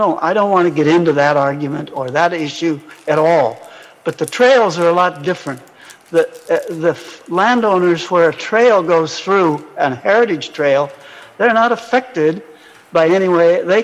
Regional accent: Billings, Montana, United States; I am from Billings, Montana, 2739 Gregory Drive South.

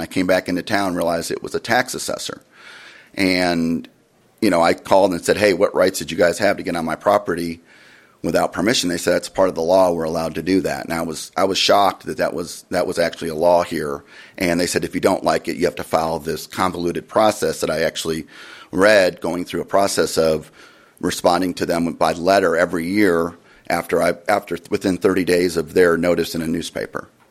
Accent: Texas, United States; now in Montana, United States; I'm a relatively new citizen of Montana. I came from Texas, and I built a home.

